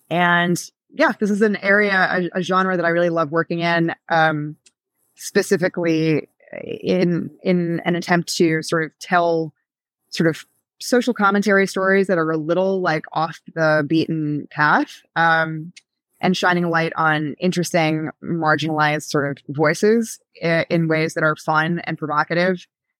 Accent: New York, United States; I grew up in New York City, and I went to Vanderbilt University in Nashville and then came back to New York to be an actor

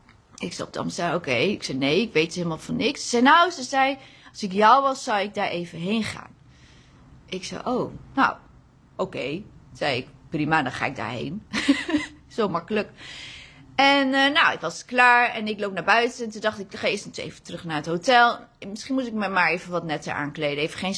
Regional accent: Netherlands; Waar kom je nou vandaan? Ik zeg, ja, ik kom uit Nederland.

